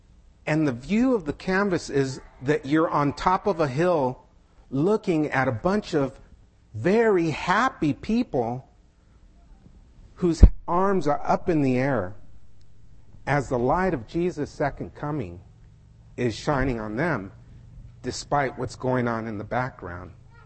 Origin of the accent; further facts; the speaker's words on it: San Diego, California, United States; It was actually a revelation seminar in San Diego, my hometown.